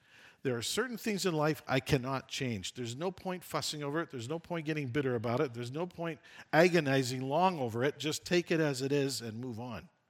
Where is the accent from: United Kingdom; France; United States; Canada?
Canada; And I'm Canadian.